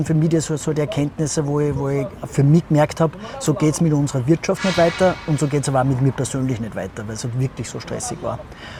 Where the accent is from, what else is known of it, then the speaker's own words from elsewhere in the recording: Salzburg, Austria; Salzburg, meine Heimatstadt. Und einfach von der Heimatstadt, quasi von meiner eigenen Kindheitshaustür.